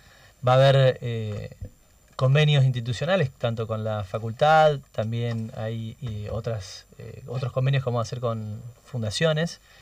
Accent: Argentina; como sociedad argentina.

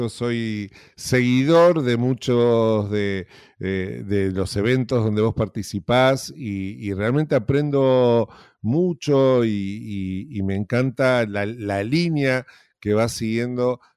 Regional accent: Argentina; y lo digo como argentino

